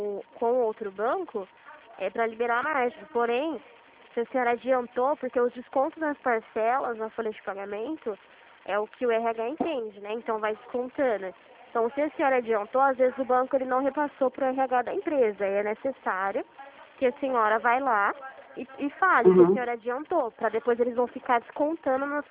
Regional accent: Limeira, São Paulo, Brazil; Eu sou de Limeira, São Paulo.

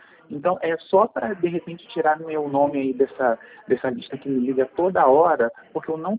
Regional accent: Rio de Janeiro, Brazil; Não, eu sou do Rio.

